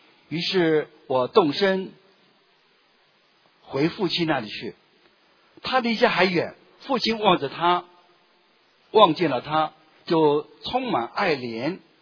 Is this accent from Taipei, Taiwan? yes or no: yes; Taipei, Taiwan; 各位弟兄姊妹大家平安，我是从台北来的